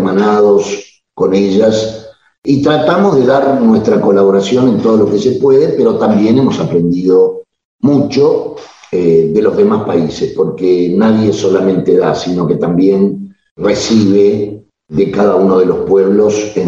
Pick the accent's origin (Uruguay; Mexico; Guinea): Uruguay; tenemos la tristeza como uruguayos de estar primeros en los índices de cantidad de presos